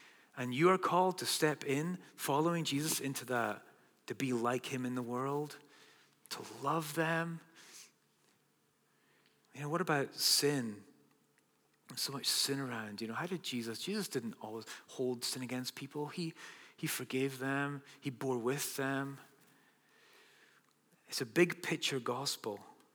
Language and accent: English; Northwest, United States; Starting with, I'm from the Northwest. Hug a tree today.